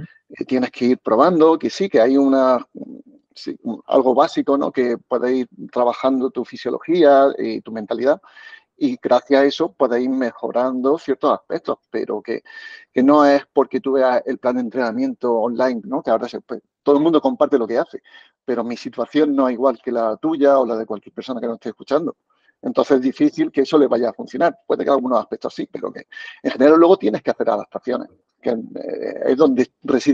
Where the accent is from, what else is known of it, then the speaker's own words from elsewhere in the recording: Barcelona, Catalonia, Spain; yo de pequeño viví en Barcelona, pues la humedad, el clima, pues no ayudaba para nada